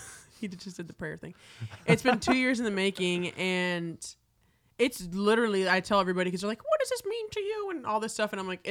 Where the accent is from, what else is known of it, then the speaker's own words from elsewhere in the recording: Miami, Florida, United States; first language es; English is a second language; My parents did, but they didn't speak to me in English. They wanted Spanish my first language. Mm-hmm. And then I learned English going to school. Mm-hmm. In Miami, if you're from Florida, you know, mm-hmm. it's a melting pot.